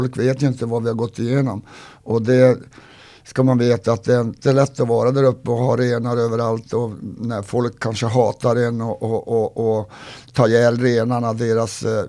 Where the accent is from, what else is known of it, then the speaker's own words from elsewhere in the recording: Kiruna, Norrbotten County, Sweden; born there; är väldigt stolt att jag är same, det är helt klart. Och jag är född uppe där och varit mycket nu. Jag är född i Kiruna